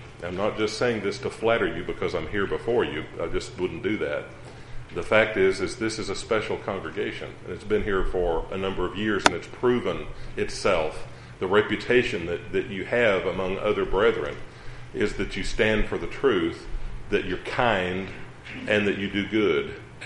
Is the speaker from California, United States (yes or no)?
no; Texas, United States; I'm not from this area. I'm from Texas, but not from Dallas-Fort Worth area at all.